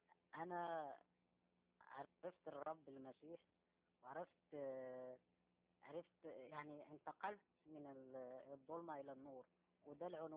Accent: Marrakesh, Marrakesh-Safi, Morocco; من مواليد 76، من مراكش بالضبط يعني من المغرب، بس بتكلم مصري

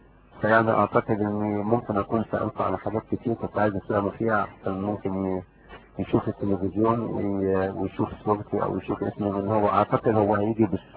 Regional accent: Egypt; moved away; وكمان انا هربان من مصر وكده

